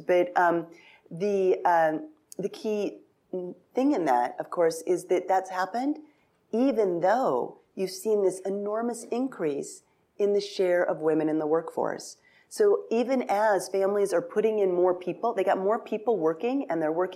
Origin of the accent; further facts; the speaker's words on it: Pacific Northwest, United States; I'm from the Pacific Northwest, and in 1980, Mount St. Helens blew up.